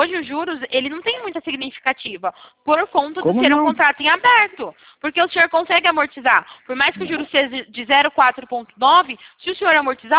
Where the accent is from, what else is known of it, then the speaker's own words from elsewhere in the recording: Sumaré, São Paulo, Brazil; Eu sou de Sumaré, interior de São